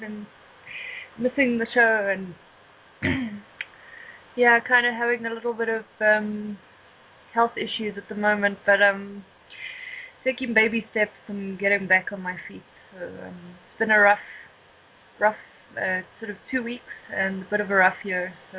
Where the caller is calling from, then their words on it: South Africa; from South Africa. I used to come in a lot.